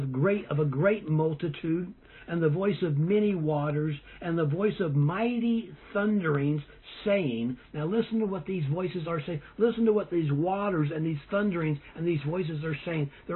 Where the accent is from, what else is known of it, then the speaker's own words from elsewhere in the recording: California, United States; I grew up in California, and a couple of times we would go, several times we went to Yosemite National Park